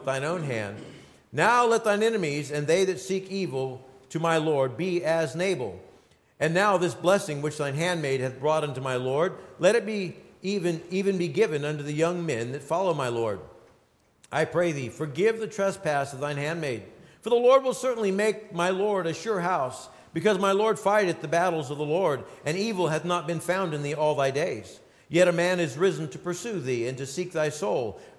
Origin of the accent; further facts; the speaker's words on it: New Mexico, United States; We talk about the Indian dances, and growing up in New Mexico, we would go out and they would have a place called the Indian Village